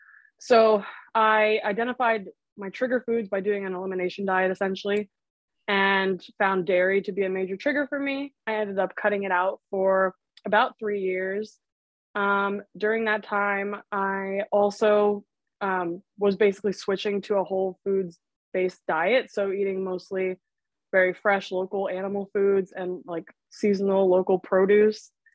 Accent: New Jersey, United States; which was a great fit for me because I'm from New Jersey.

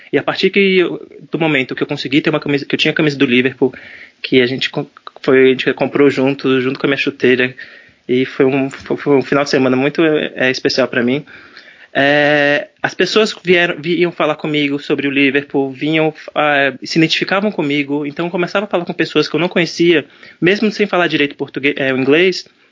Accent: Brazil; also born or lived in London, United Kingdom; eu nasci em Londres e fui muito cedo pro Brasil, bem novinho.

